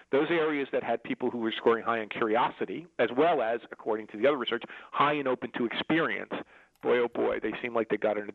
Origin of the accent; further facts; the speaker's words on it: Newark, New Jersey, United States; also born or lived in North Arlington, United States; You know, when I grew up in Newark, New Jersey, and even in my working class suburb, this perfect example. My whole extended family lived in Newark, but when we moved to North Arlington, this is kind of in the heart of Sopranos country